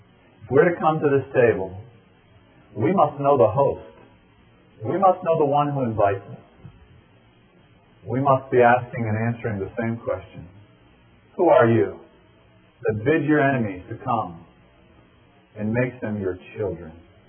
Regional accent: Miami, Florida, United States; And my grandfather, who lived in New Jersey, I was raised in Miami.

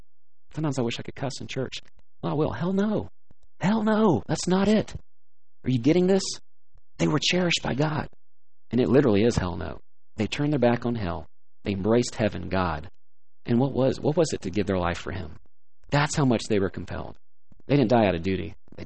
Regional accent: Atlanta, Georgia, United States; I grew up in Atlanta, the South, okay? The capital of the South.

